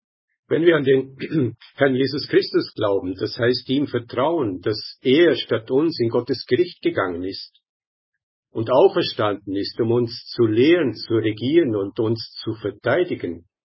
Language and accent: German; Austria; Ja, ich bin Österreicher